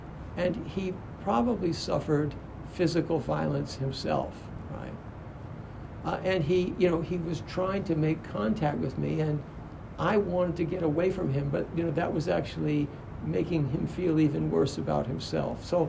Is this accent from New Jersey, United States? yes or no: no; Baltimore, Maryland, United States; one of my big quote-unquote enemies when I was growing up in Baltimore was a kid named Bobby Westbrook.